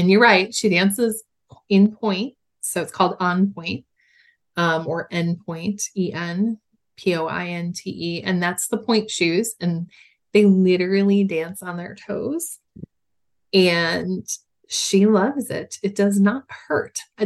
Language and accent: English; Chicago, Illinois, United States; like we're all from Chicago.